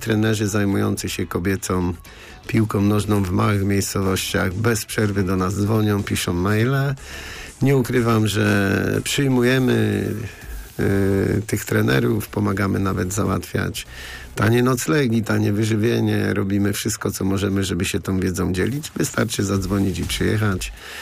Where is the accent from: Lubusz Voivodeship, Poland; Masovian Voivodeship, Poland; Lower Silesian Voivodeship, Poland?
Lubusz Voivodeship, Poland; Żary; born there; że się urodziłem w Żarach